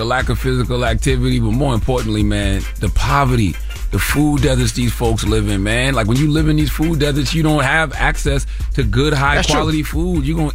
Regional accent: Moncks Corner, South Carolina, United States; I think about growing up in Monk's Corner, South Carolina. Man, we used to be out all day, no cell phones, on the bikes from dirt road to dirt road, running through cornfields, running through the woods.

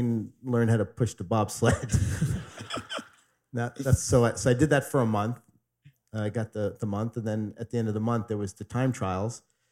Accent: Staten Island, New York, United States; So I grew up in Staten Island, as you said, you know, the first person in my family ever go to college.

